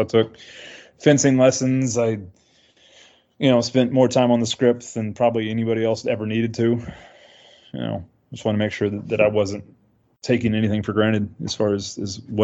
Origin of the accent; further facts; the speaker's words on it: the South, United States; accent: Southern; I have a thick natural accent, you know, being born and raised in the South.